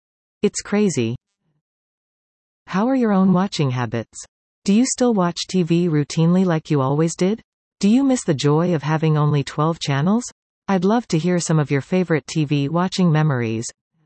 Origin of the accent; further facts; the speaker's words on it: Duncan, British Columbia, Canada; Growing up in Duncan, we were lucky enough to have the Seattle channels and three American networks, ABC, NBC, CBS